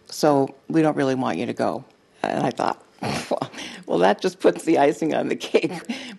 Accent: Ninilchik, Alaska, United States; I'm from Nanilchik, Alaska.

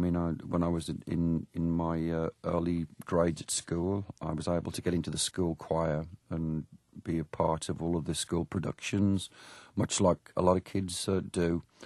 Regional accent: England, United Kingdom; growing up in England as I did, I was born in 1951

